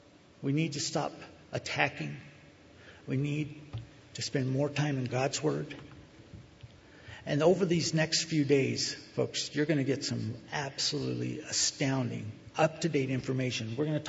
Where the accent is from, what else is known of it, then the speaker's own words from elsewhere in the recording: United States; born there; Because I was born in America, I had to pray before meals, I had to go to church.